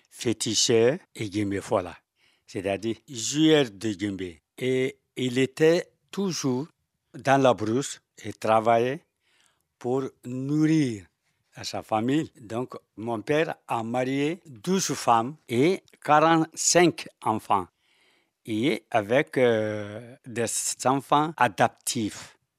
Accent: Samarala, Guinea; tu viens à Samarala, mon village natal en Guinée

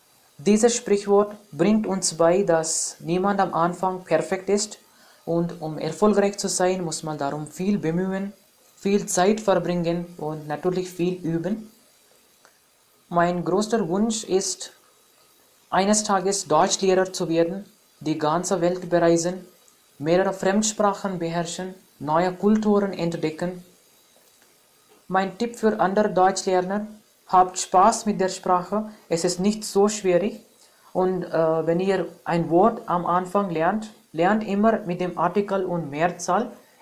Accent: India; German is a second language

